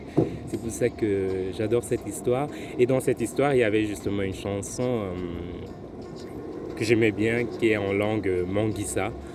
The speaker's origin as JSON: {"language": "French", "country": "Cameroon", "said": "je suis du Cameroun. Je vais chanter un chant."}